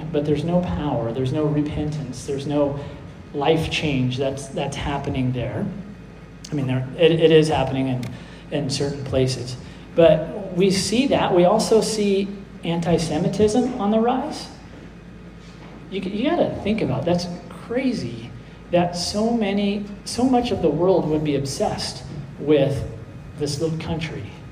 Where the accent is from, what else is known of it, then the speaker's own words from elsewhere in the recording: Oregon, United States; I grew up over in Oregon by Mount St. Helens